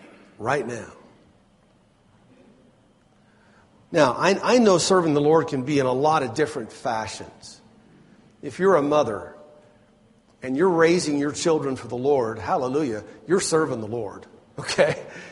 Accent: Eureka, California, United States; born there; also born or lived in Fortuna / Redding / Twin Falls; Then he worked in a bookstore in Eureka, where I was born in Eureka, California.

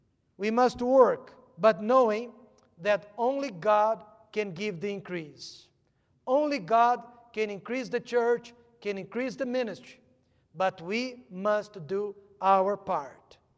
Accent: Brazil; English is a second language; now in United States; If I could only fix my accent. But I want to be just like you when I'm here. And I want to be a Brazilian when I'm there.

